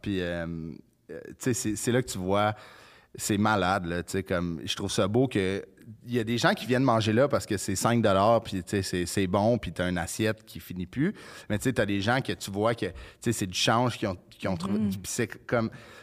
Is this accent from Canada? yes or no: yes; Quebec, Canada; Mais nous, on vient de la Rive-Nord.